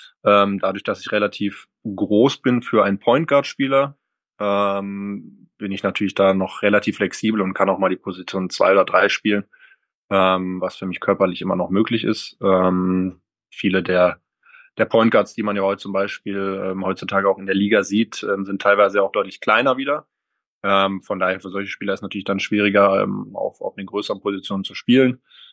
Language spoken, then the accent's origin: German; Heidelberg, Baden-Württemberg, Germany; Bin 30 Jahre alt und bin auch gebürtiger Heidelberger.